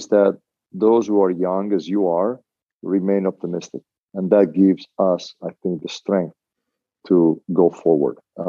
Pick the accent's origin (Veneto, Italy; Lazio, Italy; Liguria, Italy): Veneto, Italy; Venice; I grew up in Mestre and Venice. Mestre is the land part of Venice, not on the sea. Mm-hmm. Both small cities, a little bit like San Francisco and Oakland, let's say, they're separate from the bridge.